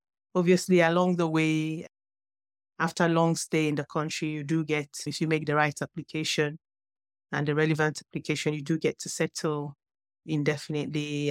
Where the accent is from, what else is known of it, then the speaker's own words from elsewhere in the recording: Lagos, Nigeria; And I grew up in Lagos in Nigeria, and I grew up in the midst of Muslims.